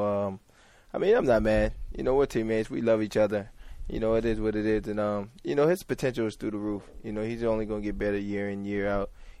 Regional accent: South Carolina, United States; Even though he's from Alabama and I'm from South Carolina

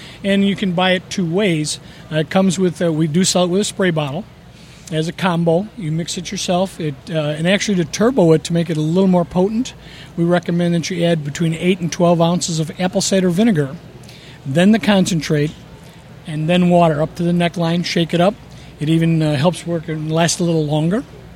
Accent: Chicago, Illinois, United States; I'm from the Chicago area.

